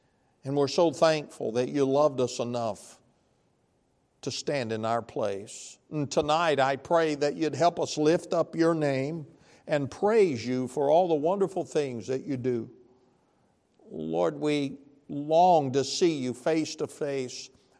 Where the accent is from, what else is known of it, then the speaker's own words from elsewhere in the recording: Hazen, Arkansas, United States; I said, "I'm from Hazen."